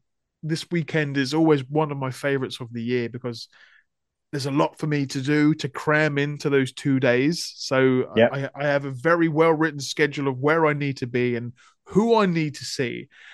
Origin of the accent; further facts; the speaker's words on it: Portsmouth, South East England, United Kingdom; the fact that I'm from Portsmouth, so there's literally zero commute time for me. It is 10 minutes down the road.